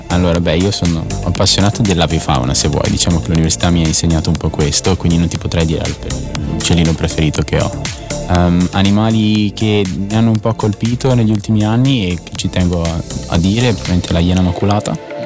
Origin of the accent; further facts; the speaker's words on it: Aosta Valley, Italy; la mia vita passata, la vita da bambino qui in Valle d'Aosta